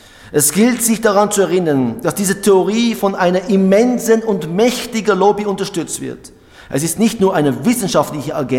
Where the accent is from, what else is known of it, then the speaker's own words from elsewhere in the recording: Switzerland; Und wir als Schweizer Volk haben dafür gestimmt.